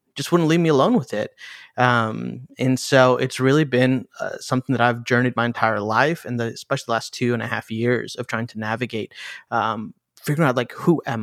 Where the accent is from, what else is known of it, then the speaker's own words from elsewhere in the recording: Chicago, Illinois, United States; I'm Indian, so I'm a child of an immigrant family. My mom and dad immigrated here from India. I grew up in the great city of Chicago.